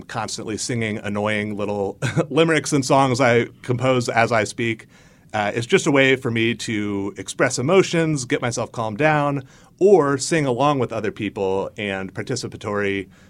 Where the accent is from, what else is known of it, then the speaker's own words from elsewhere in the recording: Indiana, United States; I grew up in Indiana, and so Hamilton County district going blue seemed just way outside the realm of possibility.